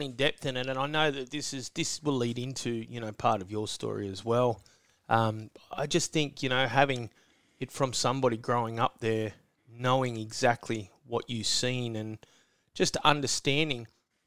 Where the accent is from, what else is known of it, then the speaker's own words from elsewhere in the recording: Australia; like me growing up in the Western suburbs and the housing commission, it was all gang.